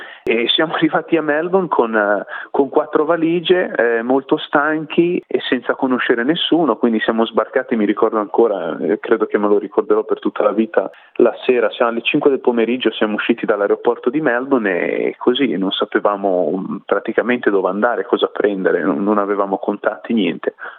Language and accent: Italian; La Spezia, Liguria, Italy; io vengo dalla Lunigiana, quindi Alta Toscana. Sono nato alla Spezia e ho mia moglie di Carrara. E quindi viviamo, mia moglie è toscana, io sono ligure, però viviamo in una zona di confine a 10 km di distanza l'uno dall'altro, quindi mi definisco lunigianese